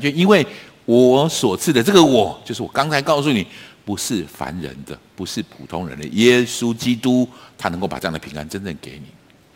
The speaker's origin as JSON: {"language": "Chinese", "country": "Taiwan", "said": "我们台湾话把它定义名字嘛"}